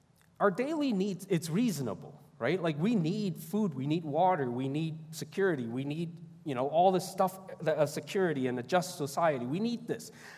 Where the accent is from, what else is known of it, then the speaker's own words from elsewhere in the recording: Hong Kong; I grew up in Hong Kong, you couldn't drink tap water.